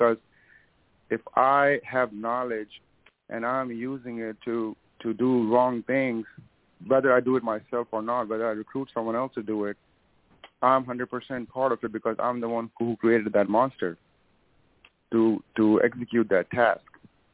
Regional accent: India; because I'm from India, right? So India has a similar problem with terrorism and insurgency.

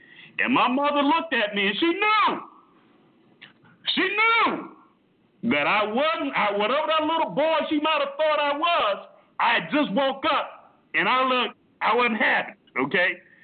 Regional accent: Miami, Florida, United States; I haven't been to Miami in over 30 years, but I come from Carousel City, Liberty City, okay?

